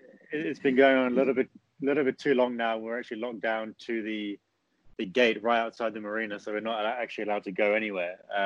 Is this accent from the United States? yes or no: no; Dubai, United Arab Emirates; also born or lived in New Zealand; I am English Kiwi, and I was raised in Dubai, actually. And then I went to New Zealand to finish my schooling and go to university